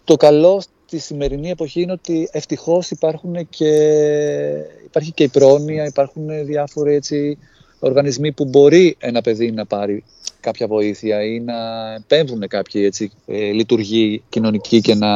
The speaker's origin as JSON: {"language": "Greek", "town": "Athens", "region": "Attica", "country": "Greece", "tie": "born or raised there", "said": "Γεννήθηκα στην Κυψέλη και έμεινα σε όλο το κέντρο της Αθήνας. Κολωνάκι, Γλυφάδα, Κεσαριανή, Πατήσια, Πλατεία Αμερικής, Σύνταγμα, Πλάκα."}